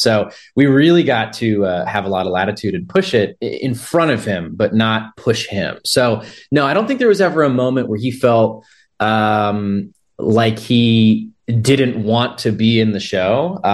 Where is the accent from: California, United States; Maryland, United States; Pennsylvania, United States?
Pennsylvania, United States; born there; now in Philadelphia, United States; Yeah, well, I was born in Central Pennsylvania, and then I moved to Philly and went to school there and stuff.